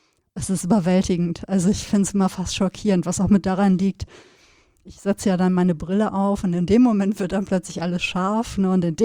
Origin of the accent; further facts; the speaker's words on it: North Rhine-Westphalia, Germany; Es gab keine Straßenlaternen, das heißt, wenn es dunkel war, dann war es bei uns im Sauerland dunkel.